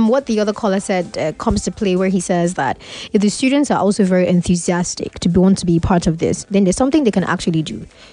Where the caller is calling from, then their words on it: Ikorodu, Lagos, Nigeria; Good morning, Fed Hand Stretch. … from Ikorodu. What's up, Lagos?